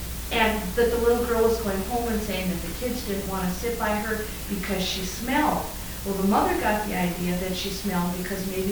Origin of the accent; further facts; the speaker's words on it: Minnesota, United States; I'm from Minnesota, mm-hmm. the south central part of Minnesota, Great Strait, south of Minneapolis, St. Paul.